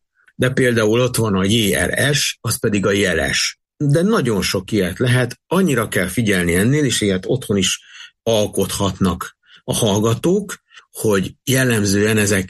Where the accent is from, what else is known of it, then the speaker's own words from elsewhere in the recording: Miskolc, Borsod-Abaúj-Zemplén, Hungary; én pedig ugye miskolci vagyok